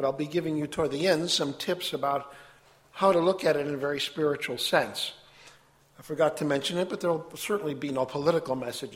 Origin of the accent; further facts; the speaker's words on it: United States; Of course, I'm an American. I don't have a party affiliation.